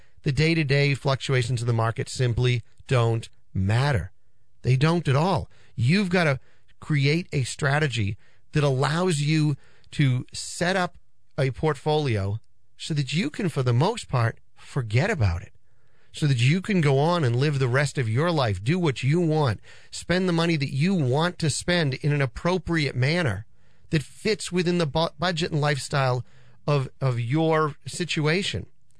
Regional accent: Peabody, Massachusetts, United States; I am a local guy. I grew up in Peabody, went to Peabody High School, graduated Peabody High School.

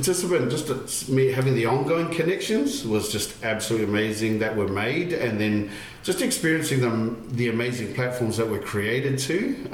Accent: New Zealand; I grew up in New Zealand.

